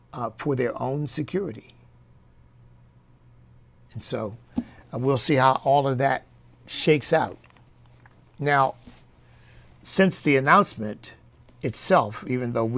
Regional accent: United States; any more than as an American, I think anybody has a right to tell us what to do about our security.

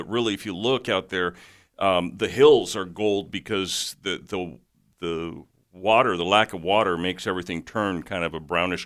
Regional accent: Santa Cruz, California, United States; I grew up in Santa Cruz, California, which is on the Monterey Bay. That's about 70 miles south of San Francisco.

